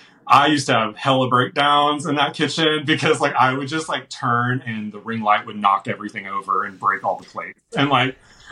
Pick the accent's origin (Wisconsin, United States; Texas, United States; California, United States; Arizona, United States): Texas, United States; But I'm from Texas. I'm not from Italy.